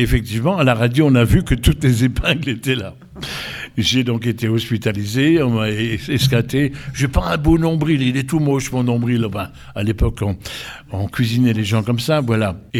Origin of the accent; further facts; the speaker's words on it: Forbach, Grand Est, France; born there; je suis né dans la cité minière par excellence, dans le bassin Vouillé-Lorrain. Je suis né à Forbach. À Forbach, on dit à Foibach. Non, mais à Forbach, voilà. Mais il y a fort longtemps, hein.